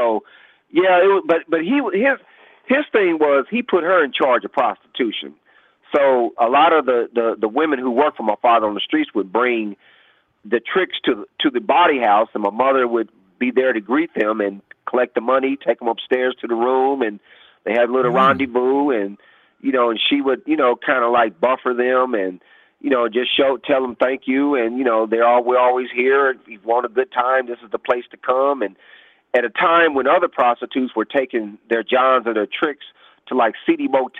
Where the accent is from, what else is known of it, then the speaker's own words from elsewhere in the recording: Kansas City, Missouri, United States; born there; I live in Kansas City, Missouri. I was born in Kansas City in 1964.